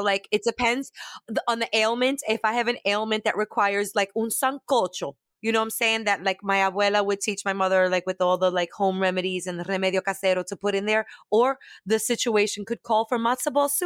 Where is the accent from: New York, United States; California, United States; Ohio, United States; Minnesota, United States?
New York, United States; Brooklyn; But growing up in Brooklyn, I really got to see un chin de to.